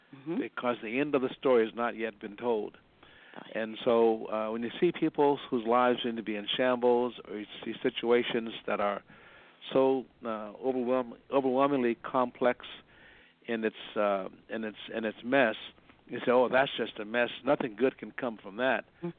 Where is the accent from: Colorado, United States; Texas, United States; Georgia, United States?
Colorado, United States; Denver; born there; I was born in Denver, Colorado, and I spent pastoring a time in New York for 38 years